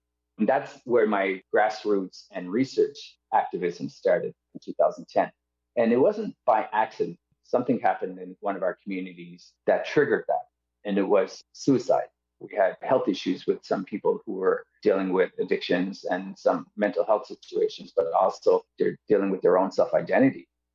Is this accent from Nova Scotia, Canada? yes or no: yes; Eskasoni, Nova Scotia, Canada; now in Halifax, Canada; I am from Eskazoni and Millbrook First Nations. I live in Djibouktouk, what we call Halifax